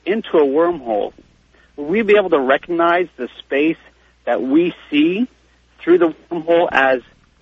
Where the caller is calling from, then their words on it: Ontario, Canada; I'm calling from Ontario.